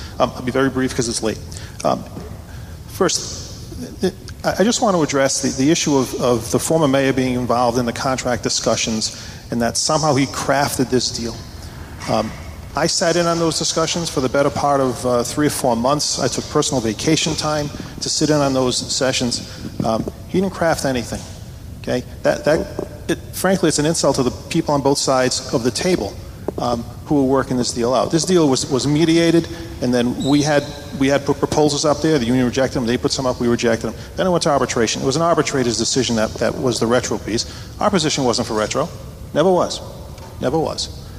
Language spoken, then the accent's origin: English; Cranston, Rhode Island, United States; I grew up in Cranston. Most of my family still lives in Cranston.